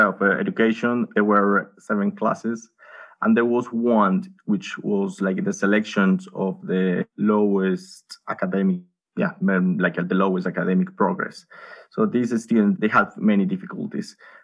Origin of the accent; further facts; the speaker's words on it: Colombia; growing up in Colombia is a completely different situation and completely different world, education, neighborhoods, communities.